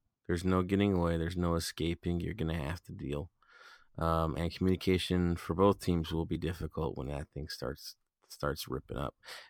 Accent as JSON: {"language": "English", "country": "United States", "said": "Deal with it. I'm American. That's how it goes."}